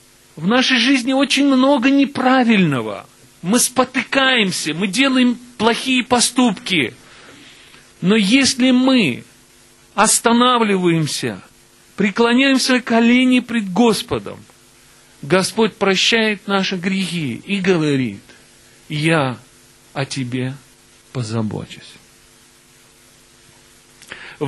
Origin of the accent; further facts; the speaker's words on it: Baku, Azerbaijan; Вот я родился, вырос в Баку.